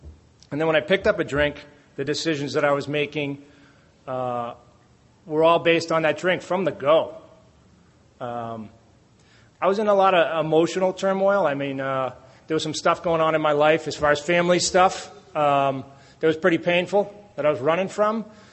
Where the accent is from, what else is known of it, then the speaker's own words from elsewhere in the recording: Boston, Massachusetts, United States; I was living in Boston, you know, I was from Boston